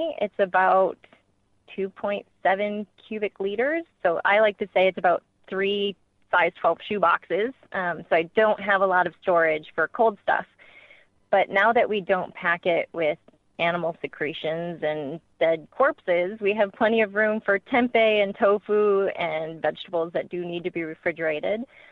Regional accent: Detroit, Michigan, United States; So I was originally from Detroit. I am not a sailor by background at all.

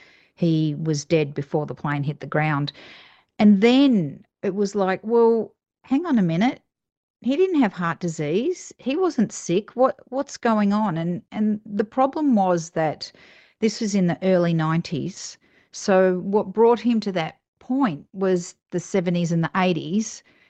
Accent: Australia; accent: Australian; now in United States; I'm living in the States now. You can tell that I'm an Australian and I've got that strange accent.

